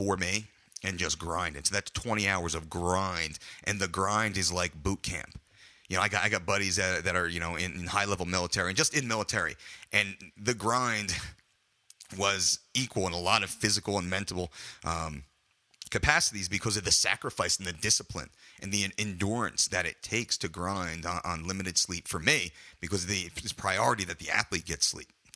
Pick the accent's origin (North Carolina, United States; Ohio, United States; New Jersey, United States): New Jersey, United States; Belmar; I'm from New Jersey. I'm from a shore town called Belmar in New Jersey.